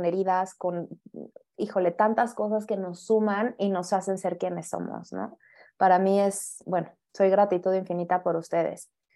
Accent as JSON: {"language": "Spanish", "region": "Mexico City", "country": "Mexico", "said": "Yo también soy de la Ciudad de México."}